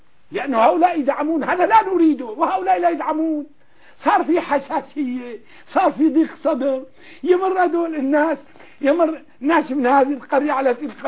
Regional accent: Bahrain; وكذلك عندنا في البحرين

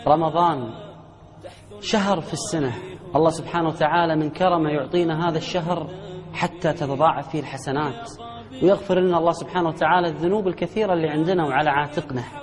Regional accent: Kuwait; وإحنا ولله الحمد في هذا البلد، بلدنا الكويت

